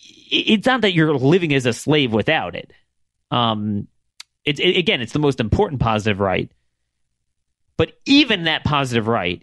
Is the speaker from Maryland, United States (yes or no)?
yes; Maryland, United States; I mean, to this day, in my home state of Maryland, the state could say … you are not allowed to carry any sort of gun